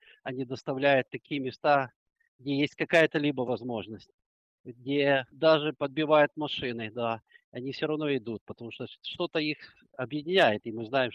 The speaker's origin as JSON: {"language": "Russian", "town": "Chernivtsi", "region": "Chernivtsi Oblast", "country": "Ukraine", "said": "Я и сам из Черновцов"}